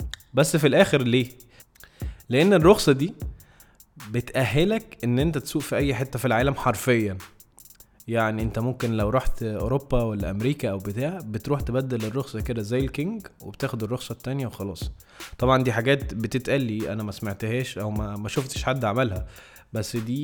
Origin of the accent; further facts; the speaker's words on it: Egypt; انا معتمد بقى ان انا جاي من مصر